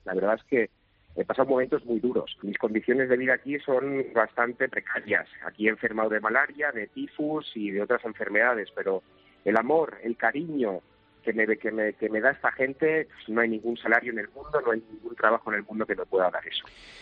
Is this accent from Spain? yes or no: yes; Spain; now in Indonesia; Soy español y mi tierra está allí